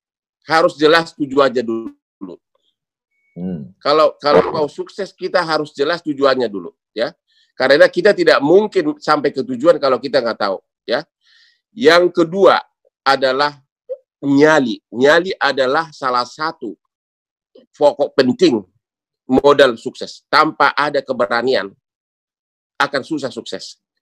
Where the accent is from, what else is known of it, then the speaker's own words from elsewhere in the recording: Laguboti, North Sumatra, Indonesia; now in Sydney, Australia; Lagu boti kampung halamanku.